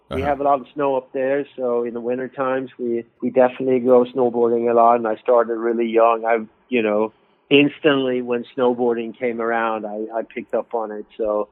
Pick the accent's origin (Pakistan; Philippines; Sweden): Sweden; English is a second language; now in United States; Yeah, born and raised in Sweden. Always had dreams about California.